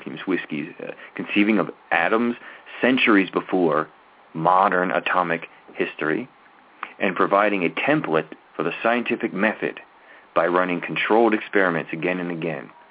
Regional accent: Maryland, United States; I'm familiar with Hopkins, I'm from Maryland

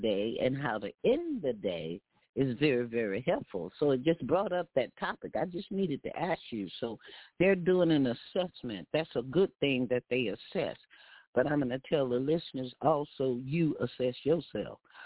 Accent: Texas, United States; you know, as a Texan, when you drive into Texas, cross that state line, it's a sign there and it says, don't mess with Texas, okay?

